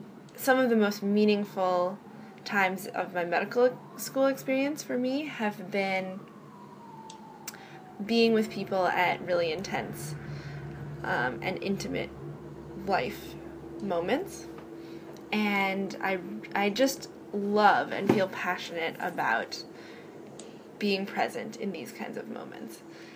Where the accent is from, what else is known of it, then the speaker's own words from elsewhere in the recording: Minneapolis, Minnesota, United States; I grew up in Minneapolis in a super diverse community, but particularly in a community of lots of GLBT families.